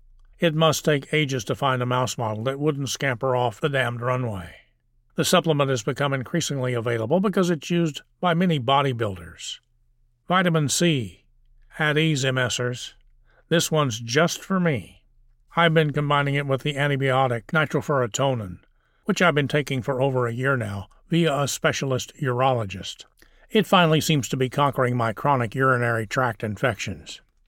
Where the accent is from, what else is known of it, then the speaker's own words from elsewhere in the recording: United Kingdom; I'm British and therefore love curry